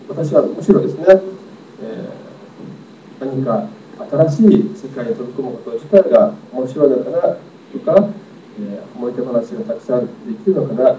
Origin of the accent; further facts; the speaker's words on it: United States; 私は実はアメリカで教会で育ちましたから、